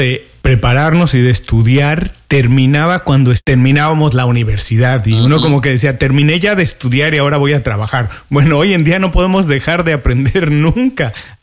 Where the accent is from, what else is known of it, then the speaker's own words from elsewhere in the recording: Mexico; igual me siento yo de orgulloso de donde vengo, México, y la lengua que hablamos.